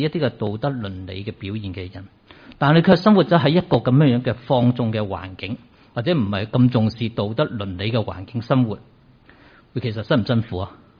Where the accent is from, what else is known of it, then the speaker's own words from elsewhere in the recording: Hong Kong; 我们在香港出生长大，觉得很属于自己的地方